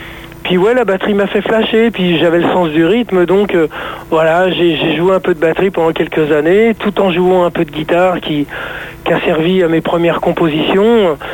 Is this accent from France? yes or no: yes; France; Et puis là, on se dit, ouais, on est français, c'est peut-être mieux de d'écrire des trucs en français, et parce que voilà, c'est notre culture, c'est notre truc.